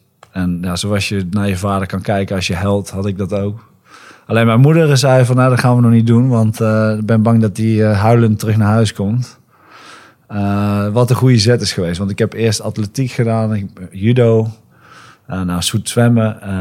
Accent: Roosendaal, North Brabant, Netherlands; En ik kom uit Roosendaal.

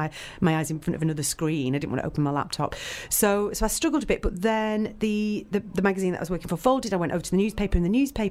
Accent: Manchester, North West England, United Kingdom; I'm from Manchester, but I studied at university in Liverpool. And then I came back to Manchester

